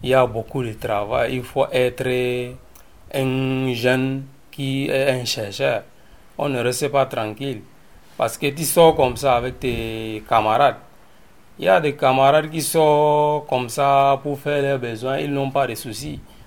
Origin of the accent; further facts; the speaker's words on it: Gaillac, Occitanie, France; je suis de Gaillac.